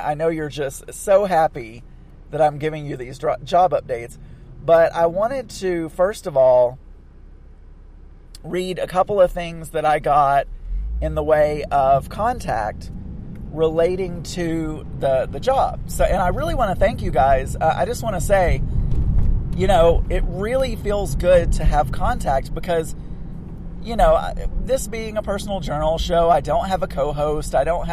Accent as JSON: {"language": "English", "region": "Arkansas", "country": "United States", "tie": "born or raised there", "also_born_or_lived": "Texas", "said": "and then I moved to North Arkansas, which I was born and raised in South Arkansas"}